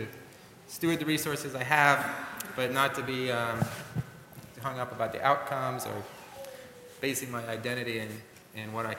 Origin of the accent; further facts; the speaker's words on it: United States; And I'm an American, I'm male, I'm an engineer.